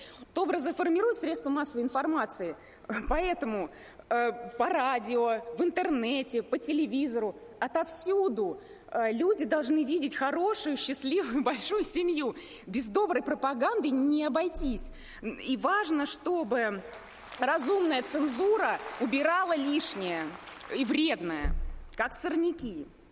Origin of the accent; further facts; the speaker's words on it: Moscow, Russia; now in Yaroslavl Oblast, Russia; Мы с мужем, москвичи с университетским образованием, переехали в Ярославскую область